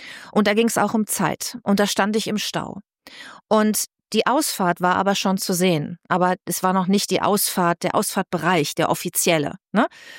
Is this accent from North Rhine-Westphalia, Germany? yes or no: yes; Bad Lippspringe, North Rhine-Westphalia, Germany; ich bin ja mit meinem Papa aufgewachsen in Bad Lippspringe. Wir waren das zweitletzte Haus am Wald